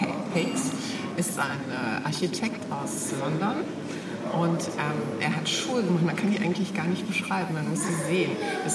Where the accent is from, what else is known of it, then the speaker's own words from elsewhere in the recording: Bonn, North Rhine-Westphalia, Germany; Ich verrate auch mein Alter, ich bin 62 Jahre alt. Und ich komme aus Bonn, arbeite dort noch als Office Managerin.